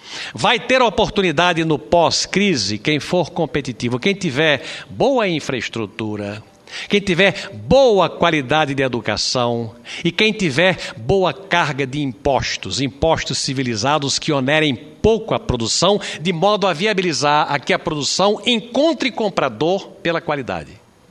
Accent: Brazil; eu me preocupo como brasileiro muito com o futuro do nosso país.

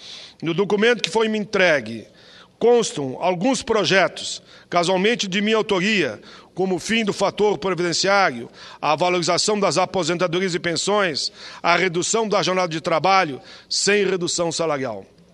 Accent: Caxias do Sul, Rio Grande do Sul, Brazil; born there; a minha região onde eu nasci, eu nasci em Caxias

